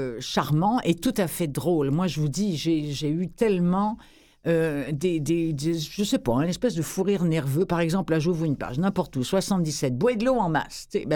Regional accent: Trois-Rivières, Quebec, Canada; chez nous, à Trois-Rivières.

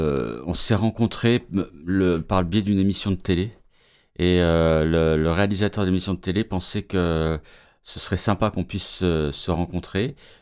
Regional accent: Groix, Brittany, France; now in Canada; Je suis breton de l'île de Groix, dans le Morbihan, et je suis arrivé avec ma famille en 2010, donc on a fait directement d'un océan à l'autre, et on s'est arrêté à Vancouver.

